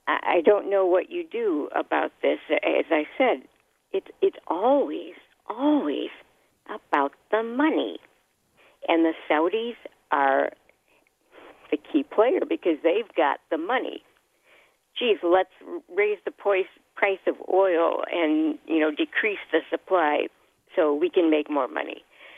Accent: Chicago, Illinois, United States; I'm born and raised in Chicago.

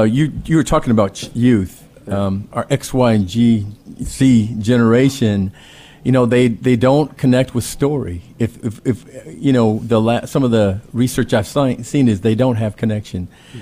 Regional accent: Flint, Michigan, United States; now in Nashville, United States; I grew up in Michigan.

